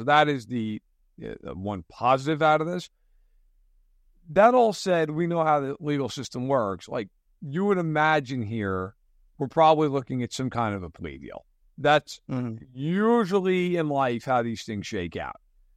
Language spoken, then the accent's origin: English; East Coast, United States; I'm from the East Coast.